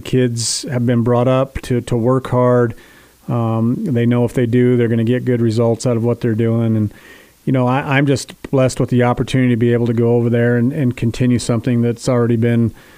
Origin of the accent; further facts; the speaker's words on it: Utah, United States; now in Carbon County, United States; I mean, obviously growing up in Emory County, And then coming over to Carbon County, where I've been, you know, my whole adult life up to this point